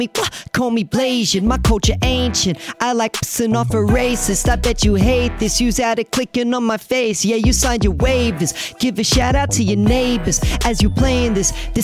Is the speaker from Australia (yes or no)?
yes; Brewarrina, New South Wales, Australia; On my father's side, I'm Murawari, Aboriginal in Briwarrina, northwest New South Wales.